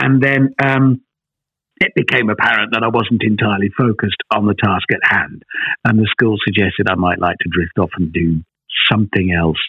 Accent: Shirley, West Midlands, United Kingdom; I was raised in Birmingham, in sort of suburbia, on the outskirts of Birmingham, a place called Shirley.

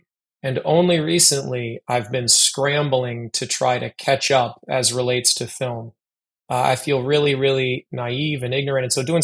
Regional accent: Iowa, United States; moved away as an adult; also born or lived in Louisville, Kentucky / New York City; I grew up in Iowa. I went to Iowa State University and studied theater. When I was 23, I moved from Iowa to Louisville, Kentucky

